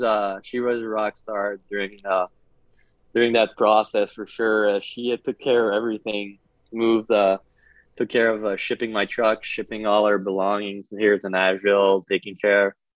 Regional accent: East Coast, Canada; English is a second language; now in West Coast; It's like 8 hour drive from my hometown. So like I played against him. I never really met him before. So it was a big step up too, a big change actually, just going through across country too. I lived all my life on the East Coast

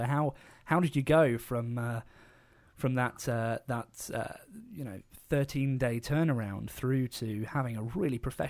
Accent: East Midlands, United Kingdom; I always feel like I should give East Northampton a bit of a name check. That's my my hometown as well. So kind of big up East Northamptonshire here.

